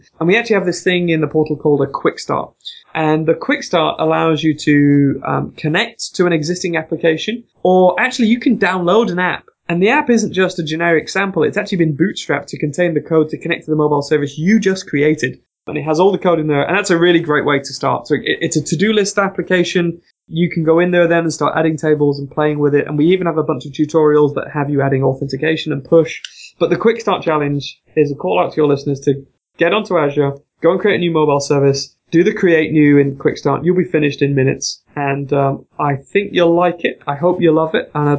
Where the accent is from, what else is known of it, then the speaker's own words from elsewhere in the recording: United Kingdom; As a Brit